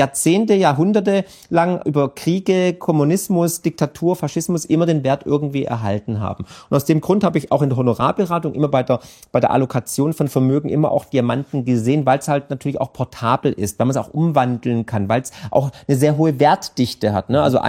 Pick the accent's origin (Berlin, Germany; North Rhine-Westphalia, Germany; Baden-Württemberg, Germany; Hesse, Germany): Baden-Württemberg, Germany; weil da bin ich halt Schwabe, ne?